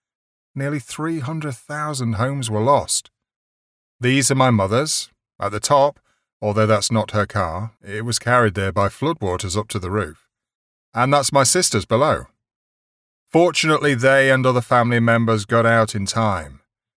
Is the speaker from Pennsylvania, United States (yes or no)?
no; New Orleans, Louisiana, United States; is my skyline of my hometown, New Orleans. It was a great place to grow up